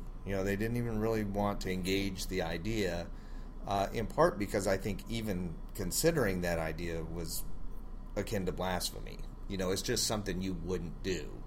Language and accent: English; Tennessee, United States; they didn't know I was from Tennessee